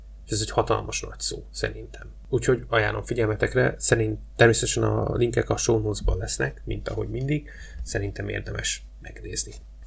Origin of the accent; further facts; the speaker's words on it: Hungary; de hát én nyilván magyarként, magyar szemmel nézem a dolgokat.